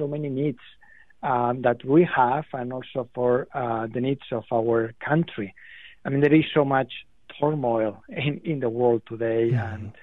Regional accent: Spain; I'm from Spain originally, so I grew up with Eucharistic processions

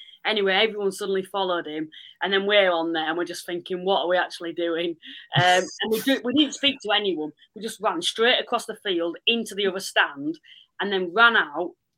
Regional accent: Halifax, Yorkshire and the Humber, United Kingdom; because we're just from Halifax.

